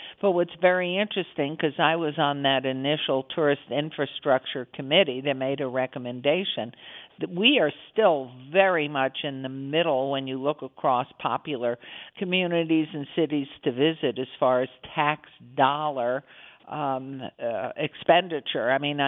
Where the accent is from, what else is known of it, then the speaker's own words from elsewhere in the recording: Denver, Colorado, United States; I'm from somewhere else. I'm from Denver.